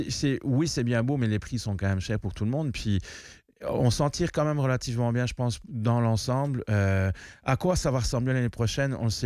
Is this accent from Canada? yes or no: no; Belgium; Puis moi, je viens de Belgique